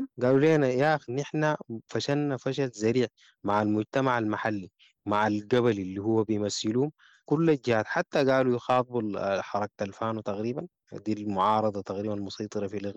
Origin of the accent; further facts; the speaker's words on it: Sudan; معرفة المجتمع الغبلي برضو عندهم تمثيل ما يعادل الإدارة الأهلية عندنا في السودان